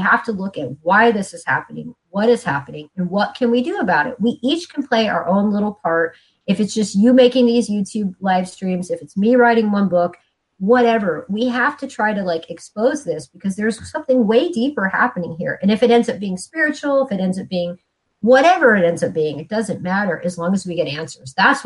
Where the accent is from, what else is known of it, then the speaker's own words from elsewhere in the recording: San Diego, California, United States; also born or lived in Hollywood; I grew up in San Diego, actually, which is like, I lived in Hollywood later. That's where I like lived as an adult. But as a child, I lived in San Diego.